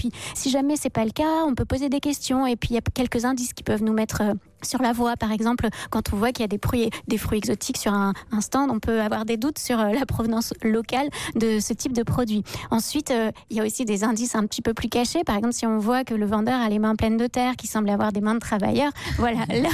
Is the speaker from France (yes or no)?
yes; Normandy, France; En fait, moi, je suis normande